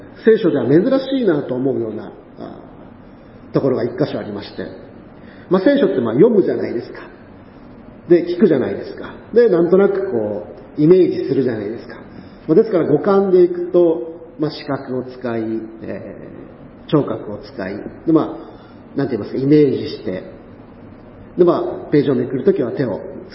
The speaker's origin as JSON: {"language": "Japanese", "region": "Hiroshima", "country": "Japan", "tie": "born or raised there", "said": "で、私今広島で育ったんですけれども"}